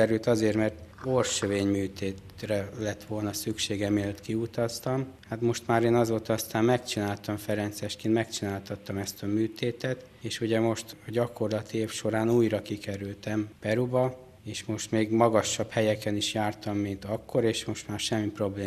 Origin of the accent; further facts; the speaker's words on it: Györköny, Tolna, Hungary; also born or lived in Paks; Nem, én Pakson születtem, de Paks mellett egy kis faluba, Györkönyben nőttem fel.